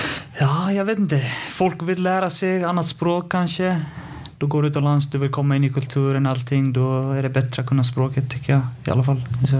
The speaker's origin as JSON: {"language": "Swedish", "town": "Reykjavík", "region": "Capital Region", "country": "Iceland", "tie": "born or raised there", "said": "Jag är född i Reykjavik och är uppväxt där ganska centralt."}